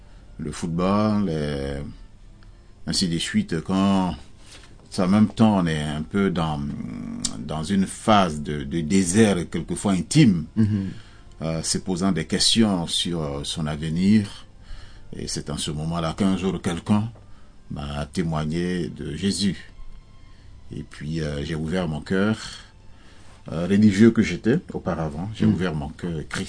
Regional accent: Côte d’Ivoire; now in France; Je suis originaire de la Côte d'Ivoire. Je suis missionnaire en France. Et cela fait maintenant bientôt 20 ans que je suis sur le territoire français en tant que missionnaire.

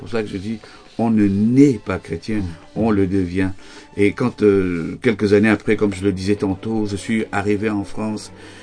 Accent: Cameroon; je suis né en Afrique, je suis né au Cameroun, et j'ai passé ma première partie de ma vie là-bas, et c'est vrai que je connais très peu la Grèce. Mon père était de l'île de Rhodes

